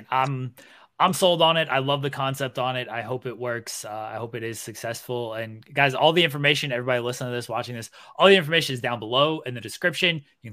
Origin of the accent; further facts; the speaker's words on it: Ohio, United States; I'm from Ohio.